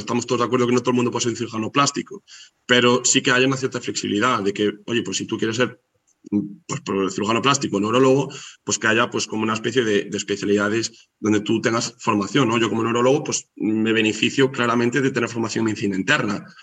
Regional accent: Ourense, Galicia, Spain; now in Cologne, Germany; yo que soy gallego, ¿no? Y soy de Orense y me hace ilusión estar cerca de mi familia en Orense

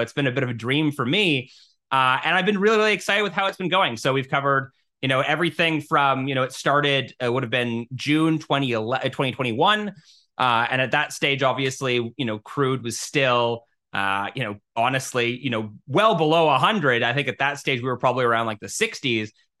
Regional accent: Canada; here in Toronto, where I'm based. So I'm Canadian.

